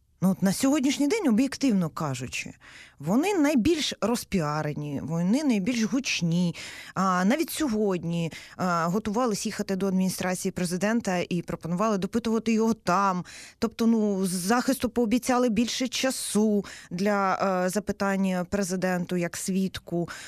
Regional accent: Luhansk, Luhansk Oblast, Ukraine; я в цей час теж була в Луганську, я взагалі луганчанка

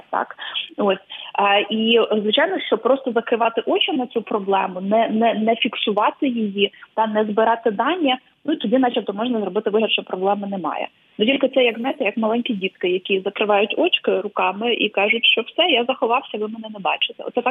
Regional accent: Kharkiv, Kharkiv Oblast, Ukraine; От є дітки в моєму рідному Харкові

